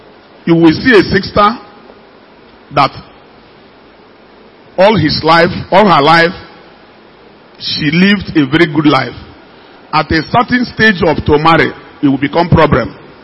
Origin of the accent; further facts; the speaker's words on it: Bayelsa, Nigeria; I'm from Bayelsa.